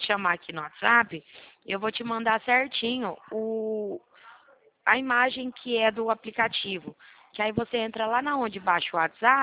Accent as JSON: {"language": "Portuguese", "region": "São Paulo", "country": "Brazil", "said": "eu sou daqui do interior de São Paulo."}